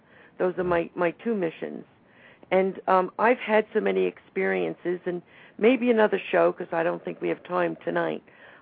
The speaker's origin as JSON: {"language": "English", "region": "New York", "country": "United States", "said": "Yes, and as a New Yorker, I think we all need to be prepared"}